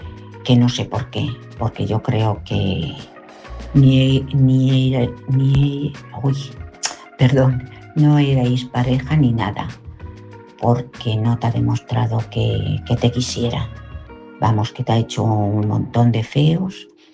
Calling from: Madrid, Community of Madrid, Spain; de Madrid.

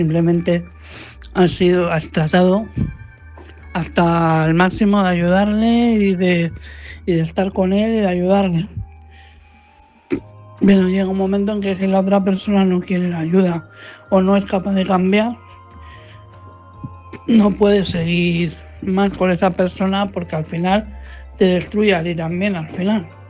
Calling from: Madrid, Community of Madrid, Spain; de Madrid.

